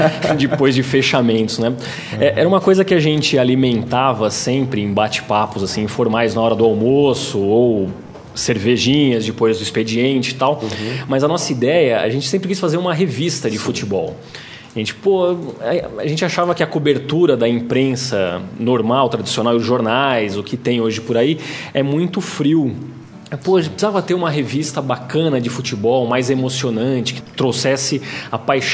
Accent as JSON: {"language": "Portuguese", "region": "São Paulo", "country": "Brazil", "tie": "born or raised there", "said": "que é como a gente chamava a bola lá no meu bairro, Santo Amaro. Tantos apelidos da bola."}